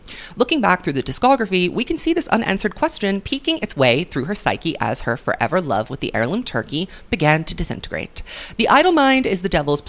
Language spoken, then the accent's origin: English; Singapore; I'm from Singapore